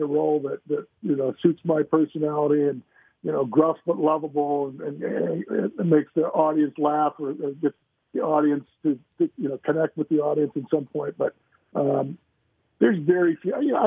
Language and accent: English; Appleton, Wisconsin, United States; it's just how you're raised, where we were raised and the place where we were raised